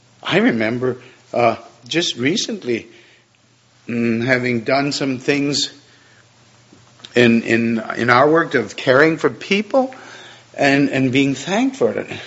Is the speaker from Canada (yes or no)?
yes; Canada; We got there on time, as a Canadian would.